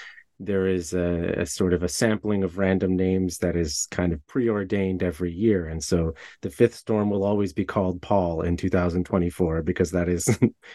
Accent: Puerto Rico; growing up in Puerto Rico

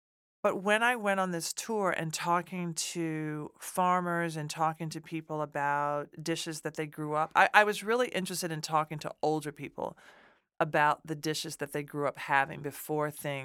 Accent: Nashville, Tennessee, United States; I'm from Nashville, Tennessee, and it's so funny because taking this tour got me closer to my roots as a Southerner than not taking it.

